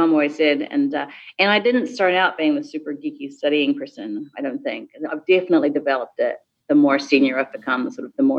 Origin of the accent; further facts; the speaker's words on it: New Zealand; I'm from New Zealand, we're from the Pacific, how do we deal with things?